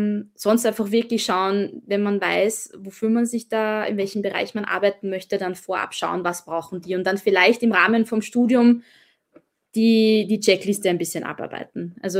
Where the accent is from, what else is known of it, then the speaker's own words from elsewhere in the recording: Austria; dass man leider als Österreicher nicht viele gute Chancen hat, in der UN Fuß zu fassen.